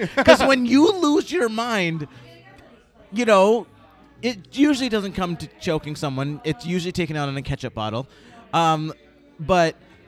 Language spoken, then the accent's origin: English; New York, United States; even Rebecca, who was solid girl from Fairport right next to my hometown, knew the people that, you know, own the deli that I used to work at growing up.